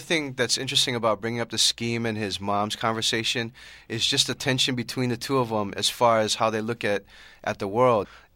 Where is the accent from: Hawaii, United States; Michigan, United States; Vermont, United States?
Hawaii, United States; Honolulu; because I grew up in Honolulu, Hawaii.